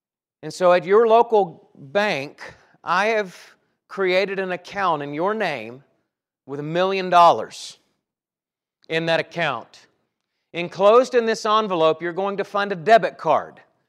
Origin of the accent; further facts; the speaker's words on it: Alabama, United States; now in Denver, United States; I was born and raised in North Alabama.